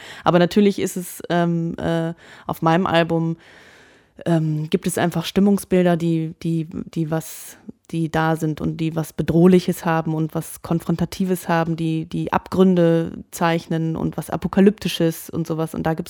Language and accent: German; Germany; aber ich bin in Deutschland aufgewachsen, aber da geboren. Aber natürlich mit meiner amerikanischen Mutter